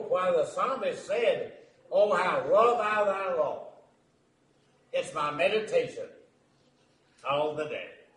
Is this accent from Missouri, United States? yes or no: no; Kentucky, United States; I know Loretta and I grew up in Kentucky. I know we like cornbread.